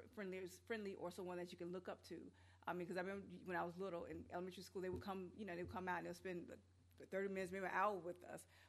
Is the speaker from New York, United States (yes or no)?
no; Jacksonville, Florida, United States; I'm not so sure you're originally from Jacksonville, but I've been born and raised in Jacksonville.